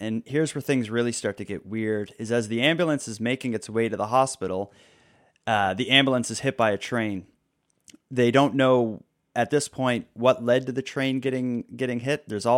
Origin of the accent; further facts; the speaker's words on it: Halifax, Nova Scotia, Canada; he's from my hometown of Halifax